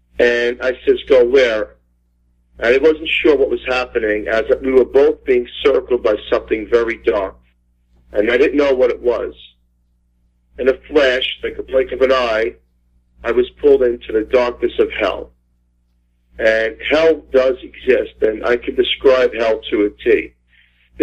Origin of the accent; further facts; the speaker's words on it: Staten Island, New York, United States; now in Pennsylvania, United States; I'm formerly a New Yorker from Staten Island, New York.